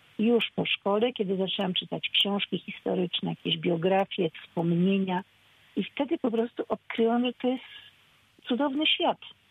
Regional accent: Kraków, Lesser Poland, Poland; born there; kocham Kraków, w którym się urodziłam, w którym urodziła się moja rodzina, moi przodkowie.

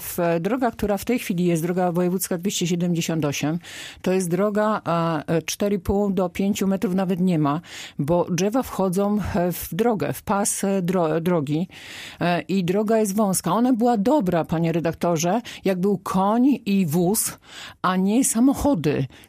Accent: Trzebiechów, Lubusz Voivodeship, Poland; zresztą się urodziłam w Trzebiechowie, mieszkam całe życie w Trzebiechowie

